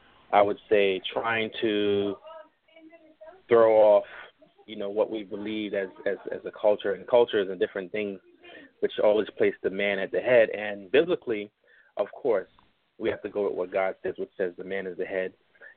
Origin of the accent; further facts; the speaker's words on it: New York City, New York, United States; I'm actually from New York City, but I have a Florida number.